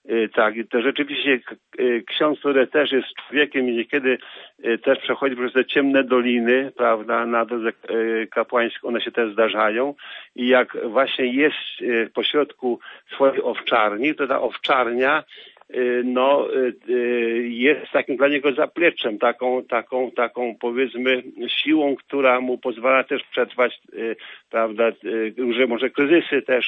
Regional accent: Leżajsk, Subcarpathian Voivodeship, Poland; Tak, ja pochodzę z Podkarpacia, tam urodziłem się na terenie parafii Leżańsk.

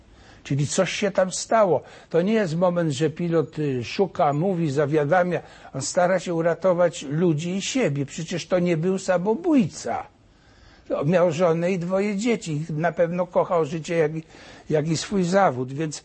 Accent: Olkusz, Lesser Poland, Poland; born there; bo ja też się urodziłem w Olkuszu, prawda?

